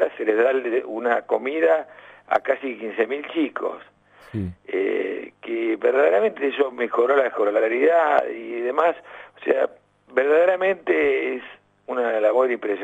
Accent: Lanús, Buenos Aires Province, Argentina; born there; No, yo nací aquí en Argentina, en Lanús.

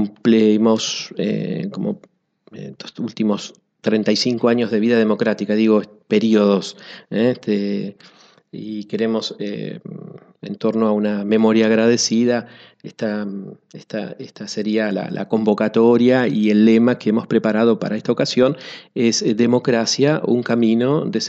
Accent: La Plata, Buenos Aires Province, Argentina; Yo vengo de La Plata, vengo del ámbito universitario

